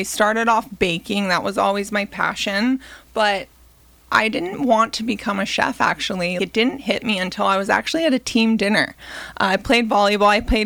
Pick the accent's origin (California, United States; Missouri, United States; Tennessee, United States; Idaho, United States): California, United States; But for me, growing up in California meant growing up with an absolute ton of sunshine and time spent outside.